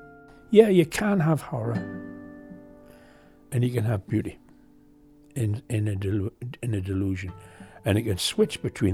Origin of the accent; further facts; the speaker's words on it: Newcastle, North East England, United Kingdom; born there; moved away as an adult; also born or lived in Canada; I was born in Newcastle, left to become a chemist and then decided to become a hippie.